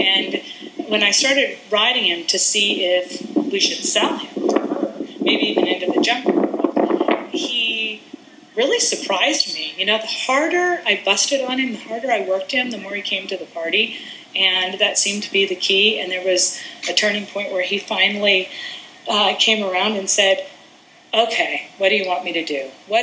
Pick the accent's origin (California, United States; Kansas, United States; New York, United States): Kansas, United States; now in Georgia, United States; You know, I grew up in Kansas